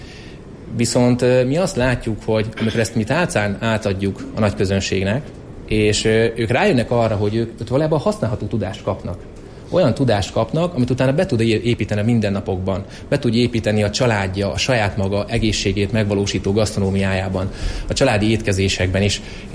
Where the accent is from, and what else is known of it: Miskolc, Borsod-Abaúj-Zemplén, Hungary